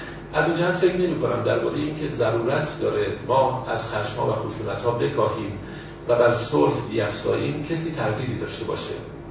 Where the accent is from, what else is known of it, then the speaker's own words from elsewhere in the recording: Iran; اجالتا ما چون ایرانی هستیم در باید ایران فعلا صحبت میکنیم